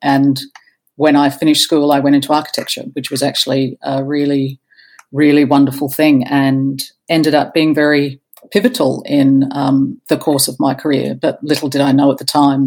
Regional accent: Brisbane, Queensland, Australia; I was raised in the northern suburbs of Brisbane. It wasn't exactly … because it was such a new suburb, it was very aspirant.

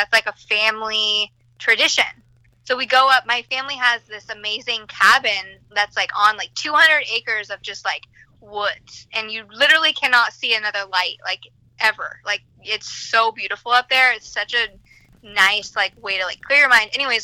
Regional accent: Oregon, United States; Nobody ever said I'm actually from Oregon because I'm not weird.

